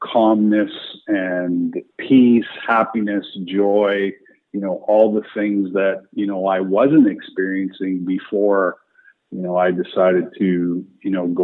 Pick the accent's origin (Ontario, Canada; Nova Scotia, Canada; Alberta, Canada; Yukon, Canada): Alberta, Canada; Calgary; obviously I watch my hometown team, the Calgary Flames, play as much as I can.